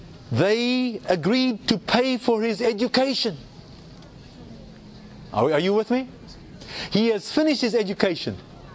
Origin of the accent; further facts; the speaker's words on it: South Africa; I grew up in South Africa.